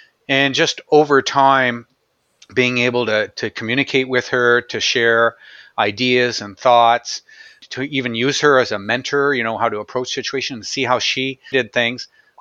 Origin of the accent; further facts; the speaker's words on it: Canada; I'm a proud Canadian. So I'm from Canada. I've lived here all my life.